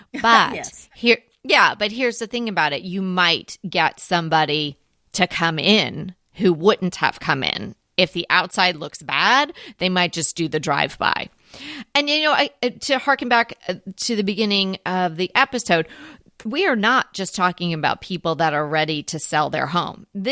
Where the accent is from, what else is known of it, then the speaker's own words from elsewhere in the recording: East Coast, United States; I had never heard that phrase before growing up on the East Coast.